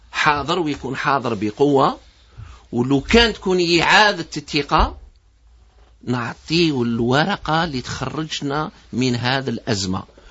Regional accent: Algeria; أنا جزائري نخرج بالطيارة ونروح لتونس

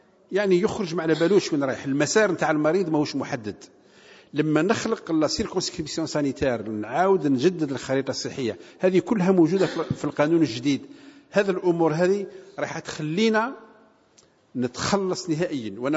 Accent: Algeria; إحنا جزائريين

